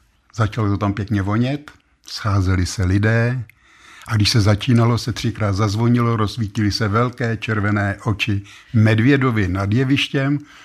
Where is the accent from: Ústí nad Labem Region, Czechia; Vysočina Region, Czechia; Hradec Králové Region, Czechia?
Ústí nad Labem Region, Czechia; Děčín; No rodák, já jsem se narodil v Děčíně, ty se sem od svého narození.